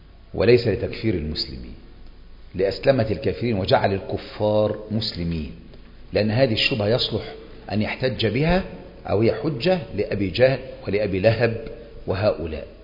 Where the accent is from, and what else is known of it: Egypt